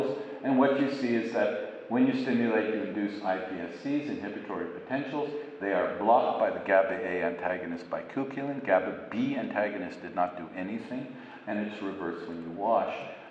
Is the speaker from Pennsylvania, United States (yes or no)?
no; California, United States; Now, I come from California.